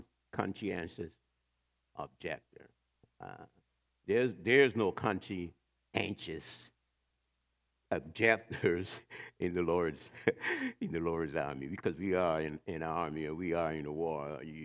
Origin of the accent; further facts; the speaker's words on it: the South, United States; Or it could be three or four, because when I was like 11 or 12, I'm from the South, and we went to school down there